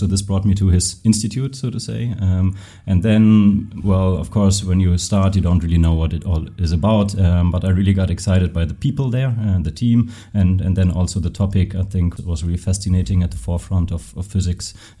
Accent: Neuss, North Rhine-Westphalia, Germany; Yeah, I was born and raised in Neuss, so just 40 kilometers from up north from here.

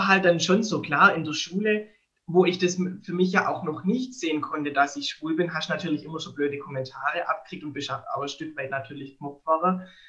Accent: Baden-Württemberg, Germany; ich komme ja aus Baden-Württemberg, aus der Diözese Rottenburg-Stuttgart

